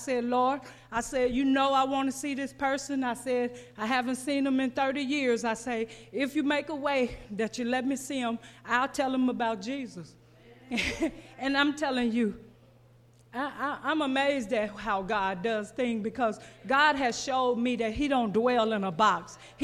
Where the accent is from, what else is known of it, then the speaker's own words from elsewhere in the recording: Clarksdale, Mississippi, United States; I knew they was from my hometown. And so something spoke to me and said, tell the security guard to go tell him that … is here from Clarksdale, Mississippi.